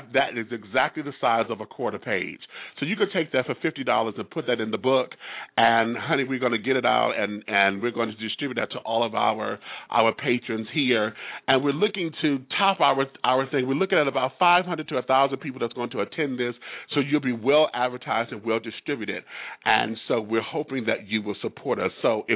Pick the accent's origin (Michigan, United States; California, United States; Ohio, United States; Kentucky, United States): Michigan, United States; Detroit; in my hometown of Detroit, Michigan, actually on the outskirts in Ferndale.